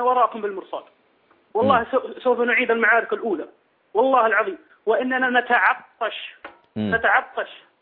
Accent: Taif, Makkah Province, Saudi Arabia; أنا موجود، أنا في من الطائف.

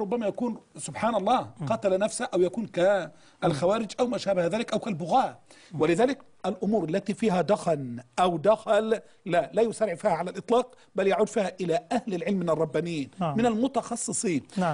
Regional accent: Egypt; إحنا كمصريين

